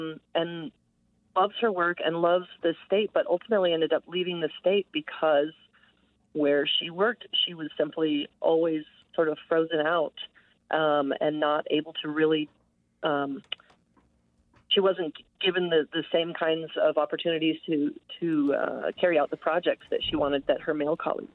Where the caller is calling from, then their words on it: Albuquerque, New Mexico, United States; I'm calling from Albuquerque.